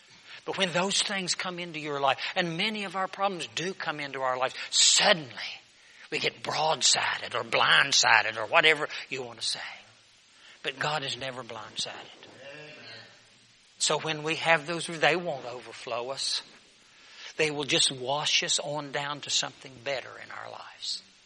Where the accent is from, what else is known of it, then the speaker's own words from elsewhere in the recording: West Virginia, United States; I grew up in West Virginia, so I think of the flash floods we used to have.